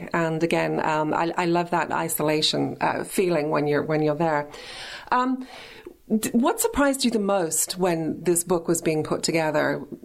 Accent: United Kingdom; obviously I'm from Britain, so a lot of our history is ancient Roman history.

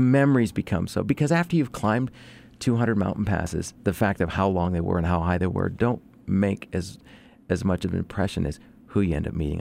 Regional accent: California, United States; I'm from California originally.

